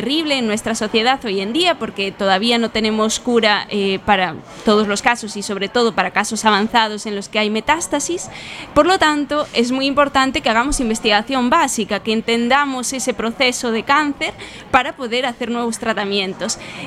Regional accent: Viveiro, Galicia, Spain; Yo me crié en Viveiro, que es un pueblo en la Mariña Lucense

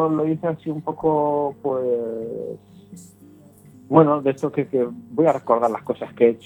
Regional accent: Ourense, Galicia, Spain; obviamente yo soy de Ourense, mis inicios fueron aquí cuando comencé mi proyecto

